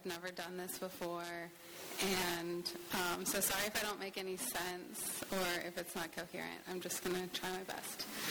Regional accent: Fredericksburg, Virginia, United States; I'm from Fredericksburg, Virginia, which is outside of D.C., and I grew up with two very loving parents.

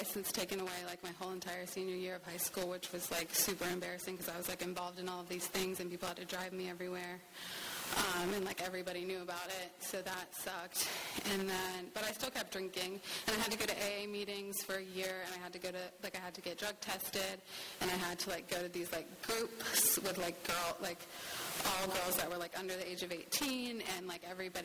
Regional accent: Fredericksburg, Virginia, United States; I'm from Fredericksburg, Virginia, which is outside of D.C., and I grew up with two very loving parents.

